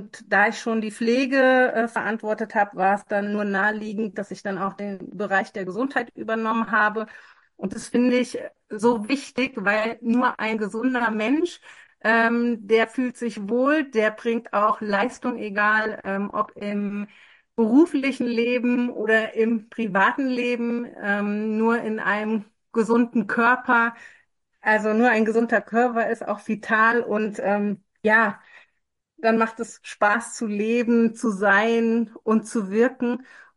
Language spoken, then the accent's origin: German; Frankenberg, Hesse, Germany; Ich komme aus Frankenberg, wohne in einem Stadtteil von Frankenberg, bin der Heimat treu geblieben.